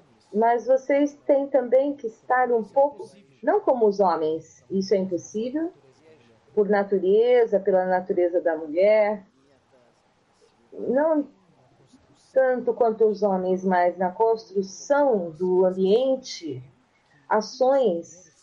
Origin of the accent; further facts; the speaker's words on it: Porto Alegre, Rio Grande do Sul, Brazil; Eu sou de Porto Alegre